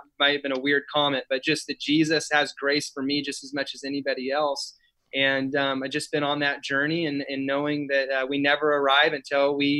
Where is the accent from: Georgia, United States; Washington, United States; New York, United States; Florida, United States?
Washington, United States; Moses Lake; Well, I'm actually originally from Moses Lake, Eastern Washington, and I had moved over to Renton at 18.